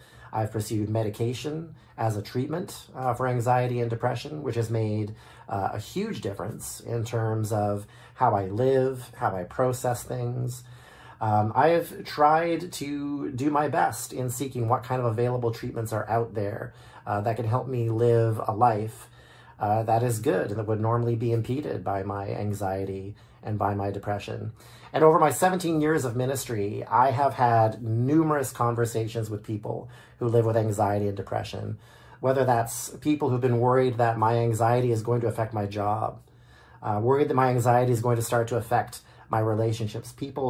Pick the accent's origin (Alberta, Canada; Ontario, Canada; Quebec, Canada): Ontario, Canada; Sarnia; I was driving to Waterloo one day from my hometown of Sarnia in an effort to shop for apartments to live